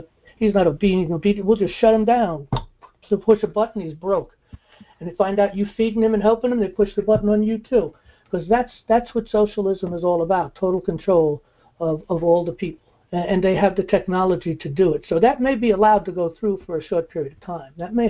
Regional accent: New York City, New York, United States; I come from New York City, so we know him down in New York City.

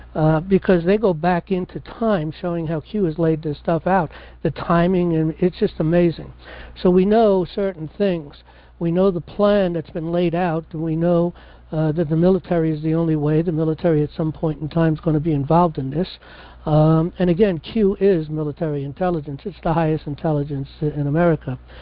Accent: New York City, New York, United States; You know, I come from New York City, so I knew Trump, and not personally, of course, but very much aware of him.

